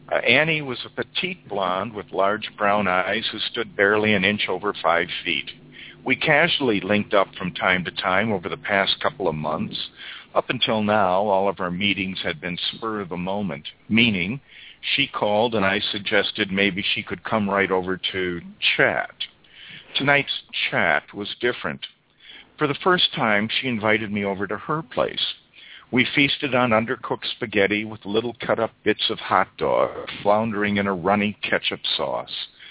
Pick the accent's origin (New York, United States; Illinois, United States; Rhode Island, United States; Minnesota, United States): Minnesota, United States; I'm from Minnesota, but I'm calling in from Dublin, Ireland. I'm over here 6 months out of the year. My wife is Irish, so that is why I'm over here.